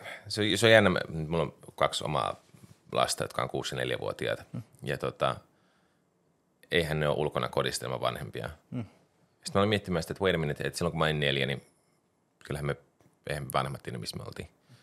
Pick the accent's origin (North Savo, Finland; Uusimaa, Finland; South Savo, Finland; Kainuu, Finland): South Savo, Finland; Savonlinna; born there; also born or lived in Rauma / Tampere; Mutta mä oon syntynyt Savonlinnassa.